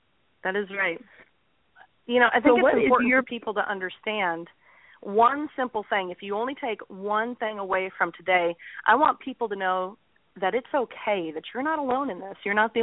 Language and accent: English; Michigan, United States; I grew up in Michigan, and I had a unique childhood.